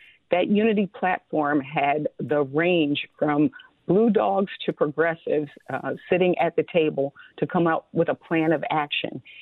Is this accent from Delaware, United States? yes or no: yes; Delaware, United States; I mean, it's one of the reasons I'm from Delaware.